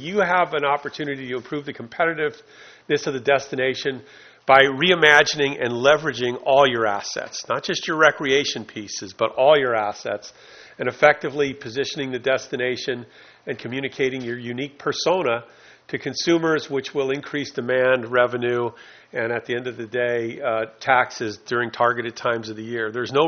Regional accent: South Lake Tahoe, California, United States; You know, I come from South Lake Tahoe, and I look at your environmental component like I look at our environmental component as a huge asset

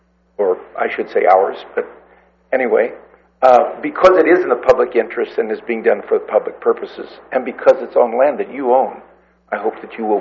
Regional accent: Nipomo, California, United States; I'm from Napomo.

